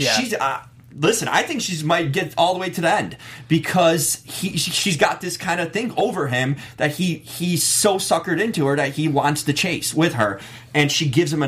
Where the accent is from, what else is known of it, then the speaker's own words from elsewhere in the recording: Chicago, Illinois, United States; I'm from Chicago. I love my people, but not